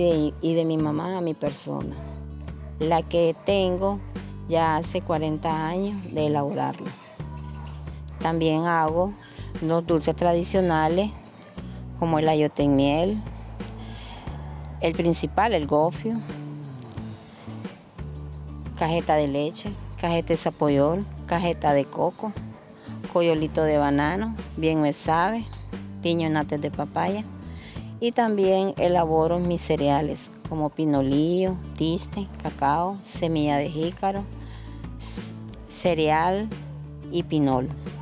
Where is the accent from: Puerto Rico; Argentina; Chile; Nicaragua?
Nicaragua; Chinandega; soy del departamento de Chinandega, Colonia Roberto González, del Colegio Imao, 3 y media al sur.